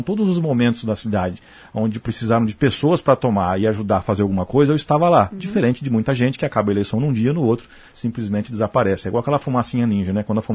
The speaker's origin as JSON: {"language": "Portuguese", "town": "Maringá", "region": "Paraná", "country": "Brazil", "tie": "born there", "said": "estou na cidade de Maringá, sou nascido em Maringá"}